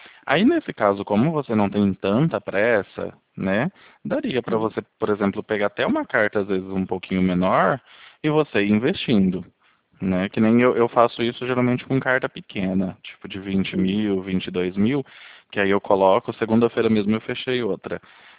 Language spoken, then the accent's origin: Portuguese; Bauru, São Paulo, Brazil; nós somos aqui de Bauru, interior.